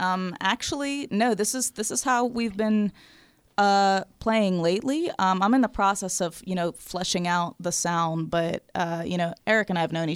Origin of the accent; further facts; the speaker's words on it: Pittsburgh, Pennsylvania, United States; I grew up in Franklin Park.